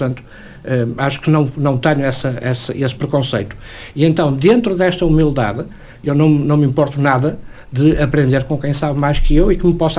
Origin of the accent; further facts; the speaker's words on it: Vila do Conde, Porto, Portugal; also born or lived in Matosinhos; eu sou vilacondense por opção. Isto é, eu vivo em Vila do Conde, fui criado em Vila do Conde, mas não sou natural de Vila do Conde, eu sou natural de Matosinhos. Mas fui para Vila do Conde muito pequenino.